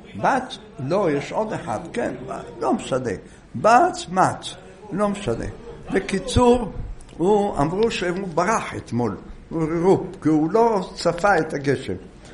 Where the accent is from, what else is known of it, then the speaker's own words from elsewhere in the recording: Jerusalem, Jerusalem District, Israel; אנחנו ירושלמים